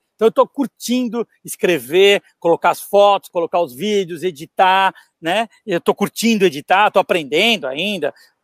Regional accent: Brazil; Eu sou do Brasil, tudo.

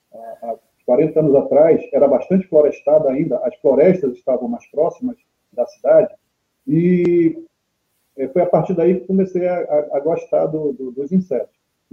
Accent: Manaus, Amazonas, Brazil; Isso, sou manauara, né? Eu nasci em junho de 1971, em Manaus, aqui no Amazonas, capital do Amazonas.

